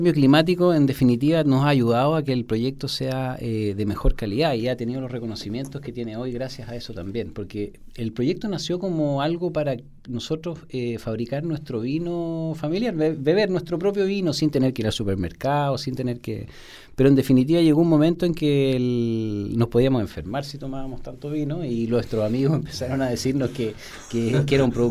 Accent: Santiago, Santiago Metropolitan Region, Chile; No, yo soy santiaguino. Yeah. Sí, santiaguino.

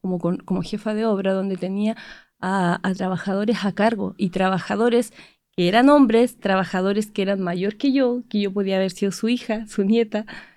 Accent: Angol, Araucanía, Chile; moved away as an adult; now in Osorno, Chile; Sí, yo soy de Angol, llegué el 2016 acá a Osorno

